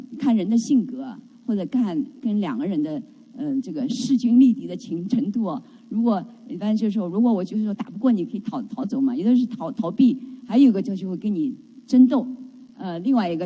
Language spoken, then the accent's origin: Chinese; China; 所以我是觉得我们大陆来的人有一点点先天不足，因为我们很多人成长在那个什么文化大革命，